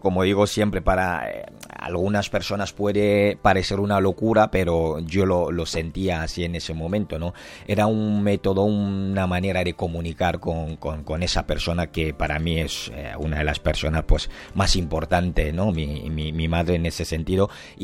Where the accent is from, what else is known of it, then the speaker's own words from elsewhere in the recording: Douala, Littoral, Cameroon; La luna está en Duala. Duala es mi ciudad natal.